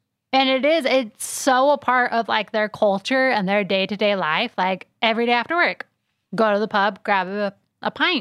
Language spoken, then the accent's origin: English; Princeton, New Jersey, United States; born there; So I was born in Princeton, New Jersey.